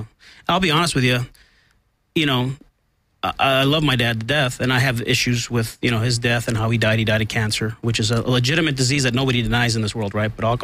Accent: Los Angeles, California, United States; Born and raised in Silver Lake, Hollywood.

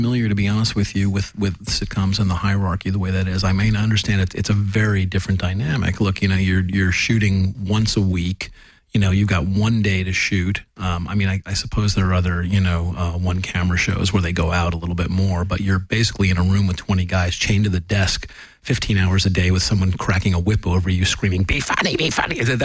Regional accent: Los Angeles, California, United States; I was from Los Angeles, because they knew that the producers, the writer-producers were all out of Los Angeles.

